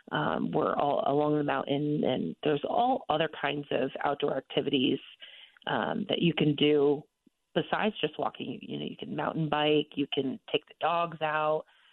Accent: Connecticut, United States; I'm born and raised in Connecticut. I grew up in Eastern Connecticut.

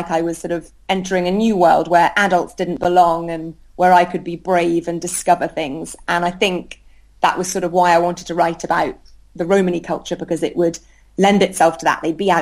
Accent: Scotland, United Kingdom; I grew up in Scotland in the middle of nowhere

